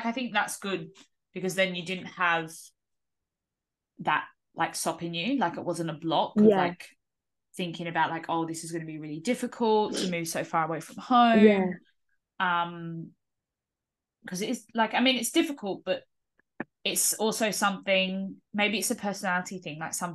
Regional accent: Australia; So I think as an Australian, like moving outside of Australia, you're really never going to be alone.

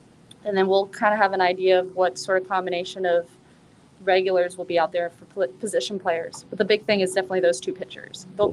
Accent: Miami, Florida, United States; because clearly, I guess, I grew up in Miami, so 13 was my favorite number.

